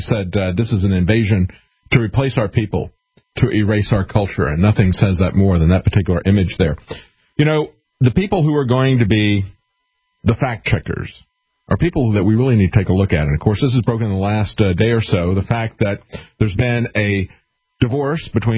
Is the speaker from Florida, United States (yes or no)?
yes; Tampa, Florida, United States; I grew up in Tampa.